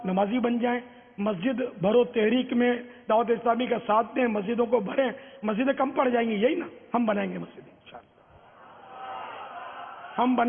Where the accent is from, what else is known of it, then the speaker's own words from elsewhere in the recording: Karachi, Sindh, Pakistan; born there; میری تو پیدائش ہی پاکستان میں ہوئی ہے. باب المدینہ میں پیدا ہوا ہوں. پاکستان بننے کے بعد سن 50 میں یا 51 میں اس طرح کچھ ہے میری پیدائش باب المدینہ.